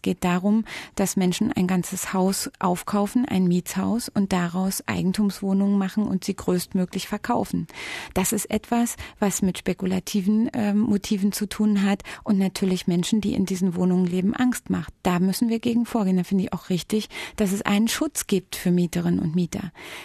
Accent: Berlin, Germany; kann ich es mir überhaupt noch leisten, in meiner Heimatstadt Berlin zu wohnen?

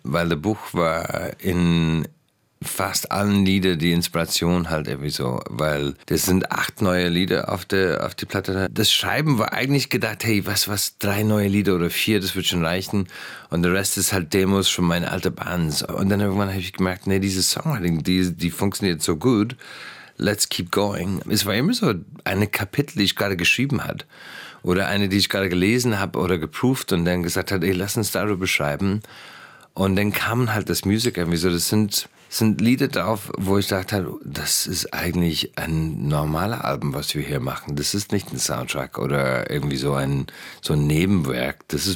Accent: Ireland; now in Germany; Ich würde sagen, eher meine irische Nuancen, die haben die immer mitbekommen.

